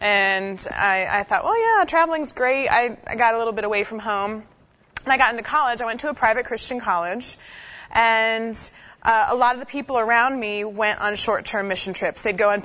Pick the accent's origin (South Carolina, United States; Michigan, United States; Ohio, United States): Ohio, United States; I was born and raised in Ohio, and I was not raised in a Southern Baptist church.